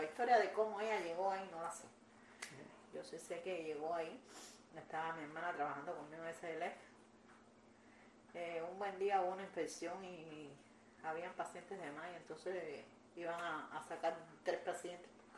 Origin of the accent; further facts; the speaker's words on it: Havana, Cuba; No, yo soy de La Habana.